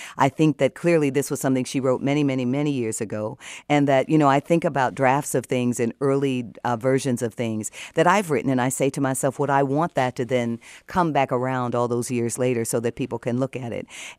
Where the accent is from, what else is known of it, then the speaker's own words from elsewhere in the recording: Detroit, Michigan, United States; which was very important to me growing up in Detroit.